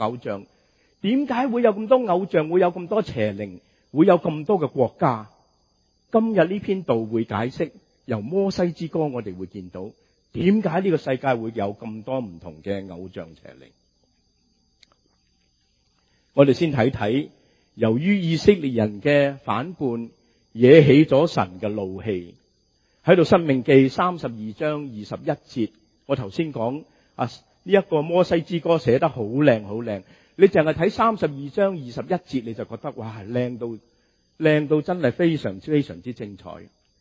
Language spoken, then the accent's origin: Cantonese; Guangdong, China; 我哋广东人讲话仲一针见血